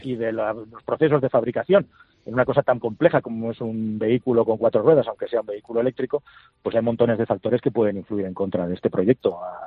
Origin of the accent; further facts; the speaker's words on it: Barcelona, Catalonia, Spain; que además soy catalán y de Barcelona